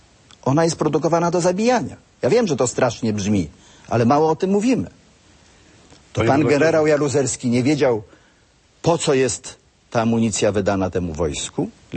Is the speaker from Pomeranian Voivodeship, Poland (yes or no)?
yes; Sztum, Pomeranian Voivodeship, Poland; Miałem wtedy 22 lata, pochodzę ze Sztumu, nieopodal Gdańska.